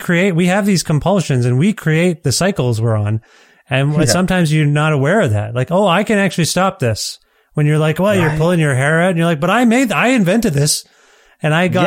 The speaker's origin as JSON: {"language": "English", "town": "Edmonton", "region": "Alberta", "country": "Canada", "tie": "born or raised there", "said": "It was in my hometown here in Edmonton."}